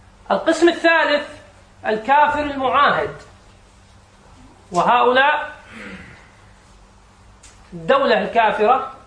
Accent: Kuwait; يعني مثل نقول عندنا في الكويت احتجنا إلى أطباء متخصصين

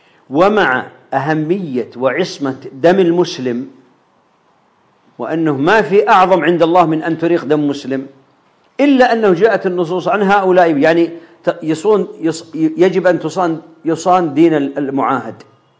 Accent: Saudi Arabia; مثل ما حاصل عندنا في السعودية،

